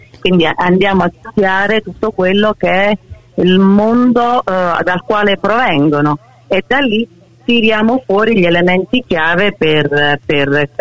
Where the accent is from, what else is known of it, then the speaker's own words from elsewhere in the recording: Naples, Campania, Italy; Da napoletana a Napoli negli anni Ottanta non c'era il cinema